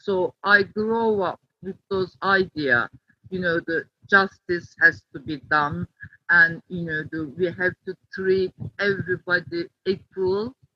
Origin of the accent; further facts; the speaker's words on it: Turkey; English is a second language; moved away as an adult; now in England; I am from Turkey, and I've been in the politics since when I was 16 years old.